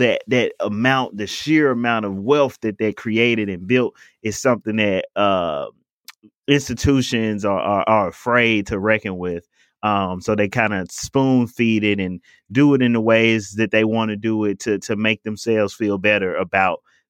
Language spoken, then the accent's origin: English; Memphis, Tennessee, United States; I'm growing up in North Memphis. You know, my neighborhood is declining and businesses are closing.